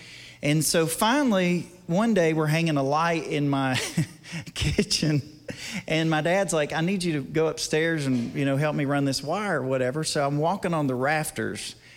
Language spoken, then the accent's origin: English; Tennessee, United States; I'm from East Tennessee, I have no idea what that is